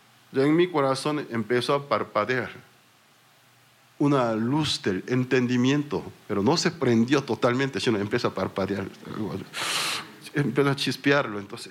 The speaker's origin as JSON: {"language": "Spanish", "country": "South Korea", "first_language": "Korean", "second_language": "Spanish", "said": "Según el diccionario del idioma coreano, es mi idioma natal, porque soy originalmente soy Corea del Sur."}